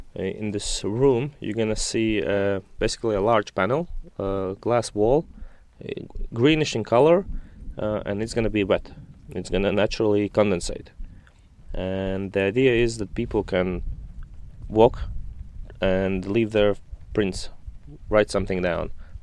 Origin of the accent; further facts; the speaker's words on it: Latvia; now in London, United Kingdom; I'm from Latvia, and we are doing a Latvian entry for